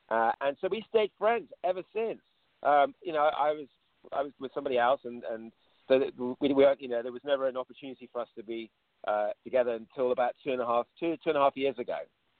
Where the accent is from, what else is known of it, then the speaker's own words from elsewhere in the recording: England, United Kingdom; also born or lived in New York, United States; now in Los Angeles, United States; I think being an … as the song goes with … it's a great thing.